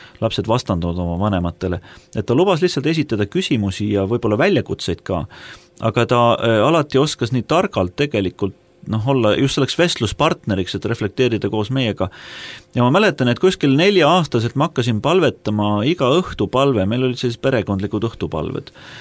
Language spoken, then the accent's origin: Estonian; Tallinn, Harju County, Estonia; me kasvasime Tallinnas tõesti selleks turvalises kodus, kus oli aed